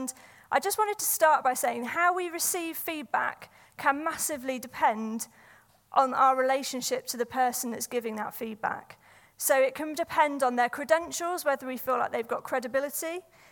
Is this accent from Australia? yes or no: no; London, United Kingdom; now in Manchester, United Kingdom; I'm from London, and I've got Scottish heritage, but I live in Manchester